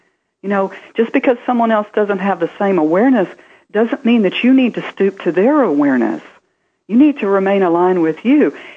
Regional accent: the South, United States; You know, I come from the South

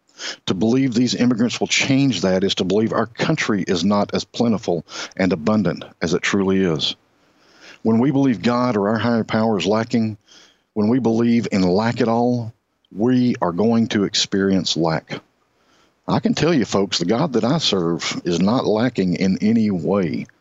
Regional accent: Texas, United States; in my home state of Texas over the past few months

